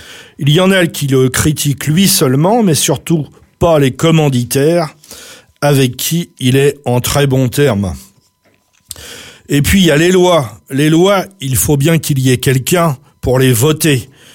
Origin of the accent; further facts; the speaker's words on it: Le Havre, Normandy, France; En plus, je viens du Havre et je voudrais surtout éviter toute confusion.